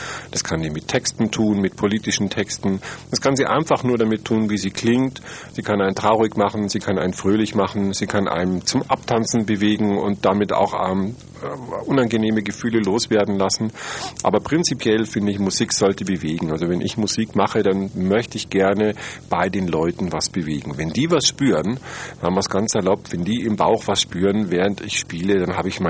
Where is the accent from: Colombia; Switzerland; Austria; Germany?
Germany; Murnau, Bavaria; Ich bin aus Murnau.